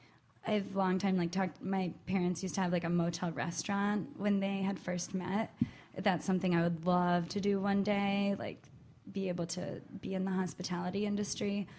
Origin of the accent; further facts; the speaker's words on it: New York, United States; Upstate New York. Yeah. So right outside of the Adirondacks.